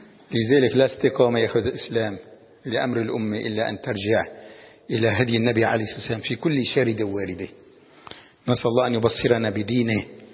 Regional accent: Lebanon; صار عندنا في لبنان السياسي له احترامه بخلاف المشايخ والعلماء

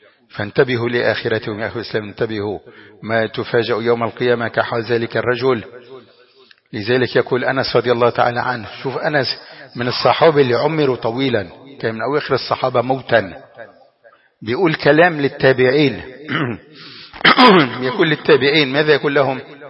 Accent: Lebanon; واحفظ بلدنا لبنان من كل فتنة.

